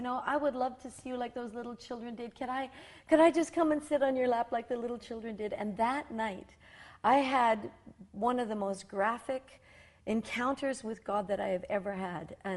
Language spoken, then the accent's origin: English; Saskatchewan, Canada; in my hometown, and I was in rural Saskatchewan